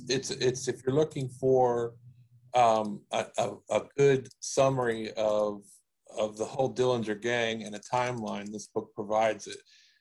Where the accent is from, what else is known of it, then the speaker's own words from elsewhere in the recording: Goshen, Indiana, United States; his parents lived for a short time in my hometown in Goshen, and were complaining about the FBI harassing them when they were trying to run a roadside food stand in Elkhart County